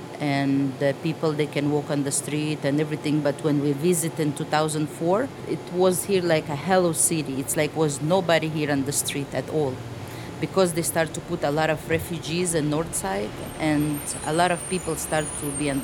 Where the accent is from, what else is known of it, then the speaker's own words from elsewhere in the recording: Russia; and he's from Egypt and I'm from Russia.